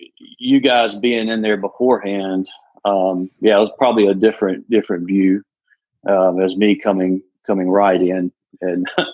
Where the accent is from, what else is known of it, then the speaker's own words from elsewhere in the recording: Mississippi, United States; now in Birmingham, United States; I grew up over in Mississippi and graduated from Ole Miss back in 97. I came over in Birmingham.